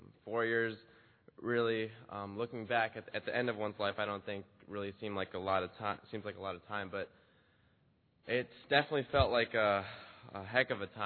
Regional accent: California, United States; So I was a freshman from Southern California.

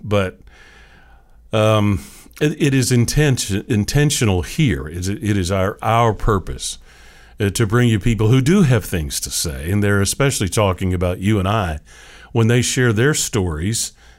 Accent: Seattle, Washington, United States; moved away as an adult; now in Tallahassee, United States; working for a local radio station up in Seattle, Washington, my hometown, at least by way of birth and upbringing. It's fair to say that Tallahassee is and has been for now these last 43 years my hometown

